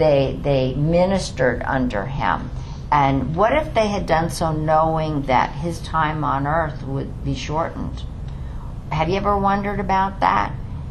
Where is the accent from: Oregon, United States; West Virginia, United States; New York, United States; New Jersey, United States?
New York, United States; Bronx; This is hard for me to say, and this might be because I'm from the Bronx.